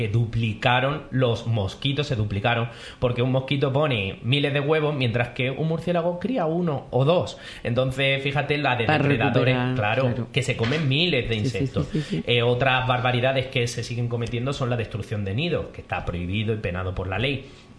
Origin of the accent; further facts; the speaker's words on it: Albacete, Castilla-La Mancha, Spain; yo soy de Albacete, el alcaraván allí, yo no lo había visto